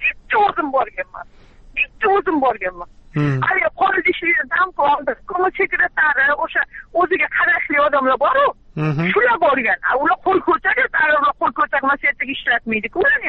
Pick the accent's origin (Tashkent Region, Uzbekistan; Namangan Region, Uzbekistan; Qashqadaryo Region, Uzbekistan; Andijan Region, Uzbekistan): Tashkent Region, Uzbekistan; Xalqobod; Toshkent oblasi Yangiyo'l rayon Xalqobod poshalkasidanman.